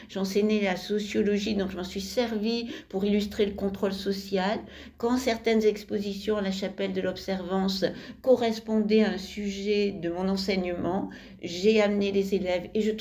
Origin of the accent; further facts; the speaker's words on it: Draguignan, Provence-Alpes-Côte d'Azur, France; Je suis née à Draguignan, donc j'ai passé les 4 premières années de mon enfance à Draguignan. Ensuite, mes parents sont allés habiter au Muy, mais à la campagne. Donc, j'ai été scolarisée à Draguignan.